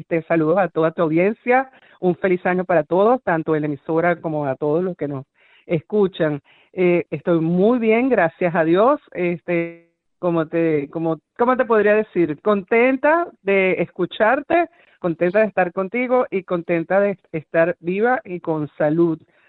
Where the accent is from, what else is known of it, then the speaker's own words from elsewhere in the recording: Caracas, Capital District, Venezuela; como nosotras que somos de Caracas tiene un sabor y un feeling muy diferente